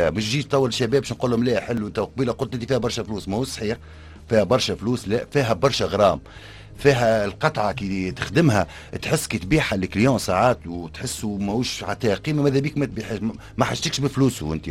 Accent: Tunisia; خاطر الطاقه عندنا في تونس غاليه برشا

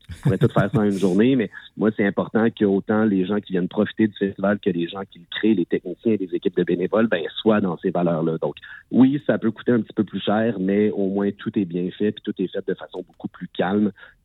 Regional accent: Lac-Mégantic, Quebec, Canada; pour faire rayonner ce qu'on a de plus beau chez nous à Mégantic

